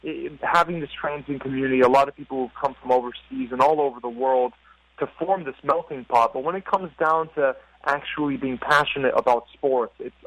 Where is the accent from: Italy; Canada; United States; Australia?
Italy; Milan, Lombardy; Yeah, and I grew up around the game, and I grew up in Milan.